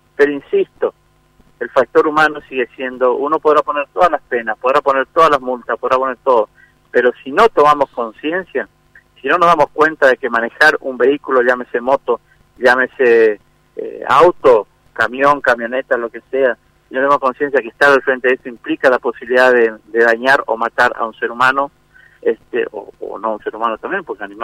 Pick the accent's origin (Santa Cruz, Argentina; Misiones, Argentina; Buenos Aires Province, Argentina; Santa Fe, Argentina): Misiones, Argentina; de un lugar cerca de mi pueblo. Y bueno, pasó lo que pasó y uno tiene dolor hoy por una vida menos en la provincia de Misiones.